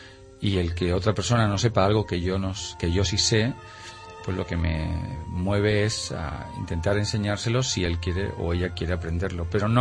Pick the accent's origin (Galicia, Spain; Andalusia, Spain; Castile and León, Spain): Andalusia, Spain; Jaén; born there; Soy nacido en Jaén en febrero del 61. Soy de familia jiennense por parte de madre. … son de Andújar, de Marmolejo, de aquí muy cercano a la provincia de Córdoba